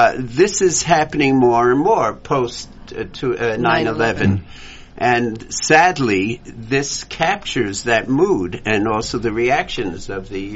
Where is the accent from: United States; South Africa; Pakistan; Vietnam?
Pakistan; I could understand, being a Pakistani.